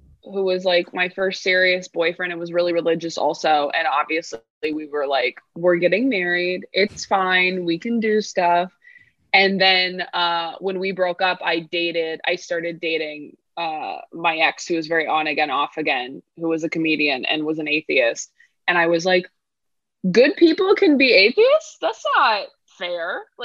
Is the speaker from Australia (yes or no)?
no; California, United States; born or raised there; also born or lived in Riverside County